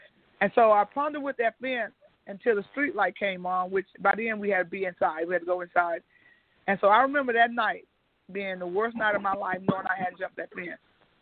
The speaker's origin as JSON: {"language": "English", "region": "the South", "country": "United States", "tie": "born or raised there", "said": "growing up in the South, I didn't know anything really about, you know, the world was just like my backyard in church."}